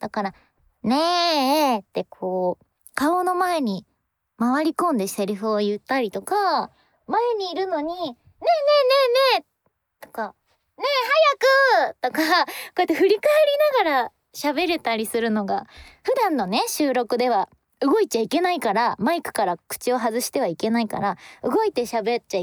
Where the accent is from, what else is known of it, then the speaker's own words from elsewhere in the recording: Gunma, Japan; 実は私群馬育ちなので